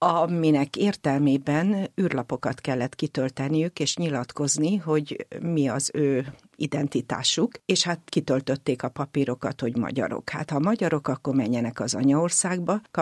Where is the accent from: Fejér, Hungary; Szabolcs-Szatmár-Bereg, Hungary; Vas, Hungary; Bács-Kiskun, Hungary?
Bács-Kiskun, Hungary; Mélykút; also born or lived in Bácsalmás; Én már Bácsalmáson születtem. És amint lehetett, akkor átköltöztek Mélykútra, és én Mélykúton nevelkedtem. Mélykút az egy katolikus község, és hát a szüleim katolikusok, mind a ketten azok voltak